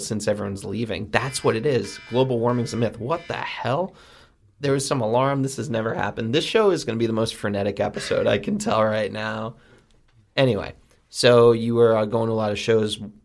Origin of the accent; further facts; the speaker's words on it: New York, United States; And I'm from New York, and I'm 83 years older than you